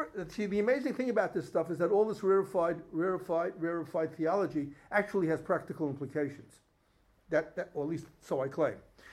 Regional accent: United States; the modernity that I grew up modern Orthodox in the States. So I grew up modern Orthodox

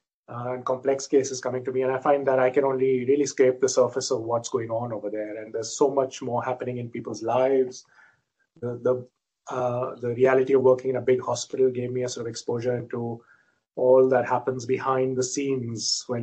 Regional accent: Western India, India; I'm from India, I'm Indian, and I grew up in Western India. I did medicine in New Delhi.

